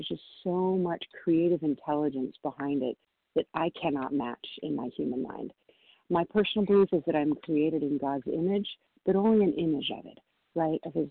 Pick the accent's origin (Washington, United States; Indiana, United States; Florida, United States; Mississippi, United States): Washington, United States; I'm from Washington State, Pacific Time.